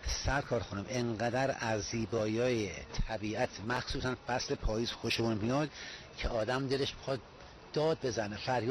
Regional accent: Nahavand, Hamadan, Iran; من دقیقا نهاوند، نزدیک ملایر و بروژرد هست تقریبا.

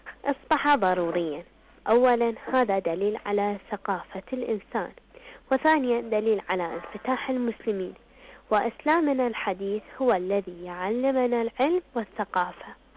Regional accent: Iraq; first language Arabic; وباعتباري أنا عراقية فلغة الأم هي العربية

